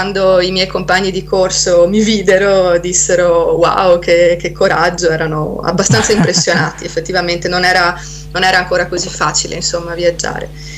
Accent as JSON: {"language": "Italian", "region": "Veneto", "country": "Italy", "lives_now": "Tuscany, Italy", "said": "io sono veneta, vivo in Toscana dal 2013, ho studiato turismo alle superiori e all'università a Padova"}